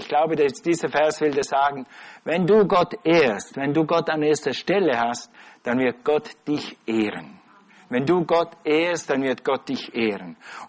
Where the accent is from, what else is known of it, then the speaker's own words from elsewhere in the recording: Switzerland; ich bin ein Schweizer und die Schweizer werden auf den Skiern geboren.